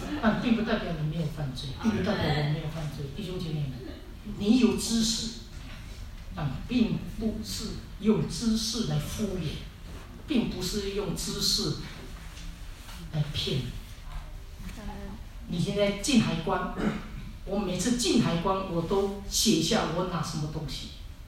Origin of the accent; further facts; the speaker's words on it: Singapore; also born or lived in Taiwan; now in Australia; 台湾人。我在台湾出生，在新加坡长大，在澳洲成熟，不知道在哪里烂。